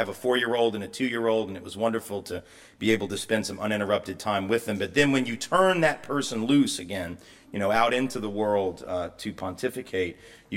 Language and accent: English; the South, United States; And of course, particularly since I'm from the South